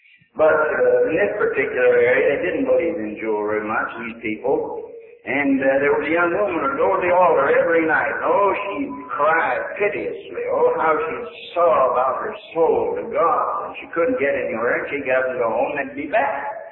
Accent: Pennsylvania, United States; born there; I call so many places home, I don't remember where home is, but I was born in Pennsylvania.

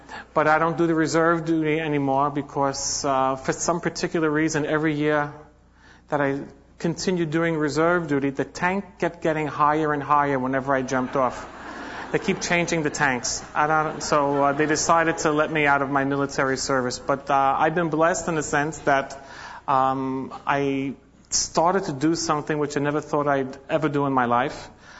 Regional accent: New York City, New York, United States; now in Israel; I'm an American. I grew up in the Holy Land in New York City. And then I made that odyssey to the Catskills? No, to Israel. And I've been living there now for about 28 years.

